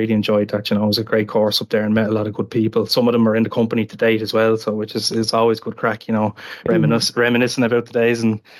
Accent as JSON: {"language": "English", "town": "Bray", "region": "County Wicklow", "country": "Ireland", "said": "We're both from Bray."}